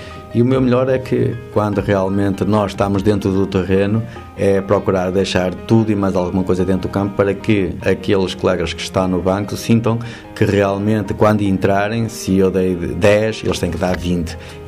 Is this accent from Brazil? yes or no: no; Lousado, Braga, Portugal; Na minha terra natal, onde eu vivi e hoje vivo, em Lousado, Vila Nova Famalicão